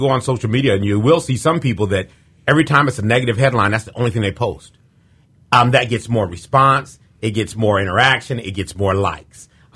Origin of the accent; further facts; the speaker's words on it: Galesburg, Illinois, United States; My new mindset is treat my hometown like I'm a tourist. That means look for something every day with a tourist mindset. And, man, I mean, Galesburg's got a lot of things.